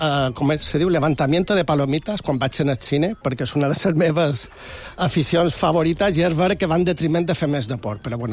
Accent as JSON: {"language": "Catalan", "town": "Palma", "region": "Balearic Islands", "country": "Spain", "said": "Pues jo sóc de Palma de Mallorca, però bueno, mon mare és filaritxera i mon pare és palmesana, o sigui, una mescla."}